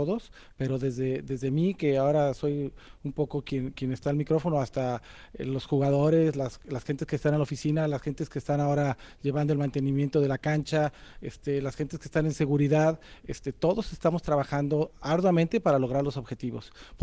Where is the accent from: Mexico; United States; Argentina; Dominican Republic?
Mexico; Vengo de México.